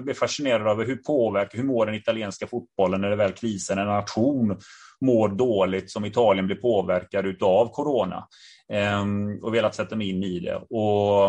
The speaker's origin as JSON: {"language": "Swedish", "town": "Gothenburg", "region": "Västra Götaland County", "country": "Sweden", "said": "Alltså jag själv är från Biskopsgården och jag menar vi är många där från Balkan också."}